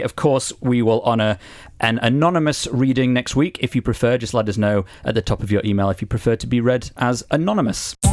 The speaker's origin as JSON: {"language": "English", "country": "Romania", "tie": "born or raised there", "said": "I come from Romania, which was under communist rule for a long time. And even though I was born after the revolution, I grew up with stories of the country under the communist regime."}